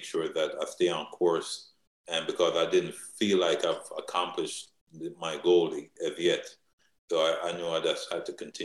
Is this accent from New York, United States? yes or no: yes; Freeport, New York, United States; My father used to fly down from New York because I grew up in Freeport, Long Island, and all my family lived there as well.